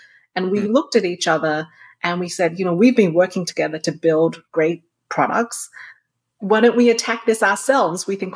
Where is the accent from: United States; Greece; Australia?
Australia; You're actually growing up in Australia. It's a very remote country in that it's literally on the other side of the world.